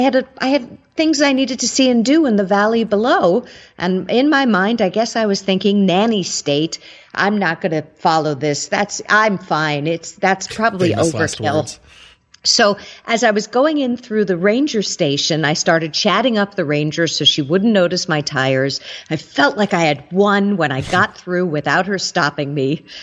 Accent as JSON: {"language": "English", "town": "New York City", "region": "New York", "country": "United States", "said": "And I'm not a great driver. I'm from New York City. I don't even own a car."}